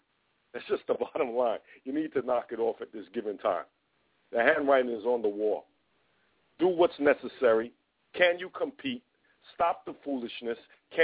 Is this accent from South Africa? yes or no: no; Jamaica; born there; I was born in West Jamaica, West Indies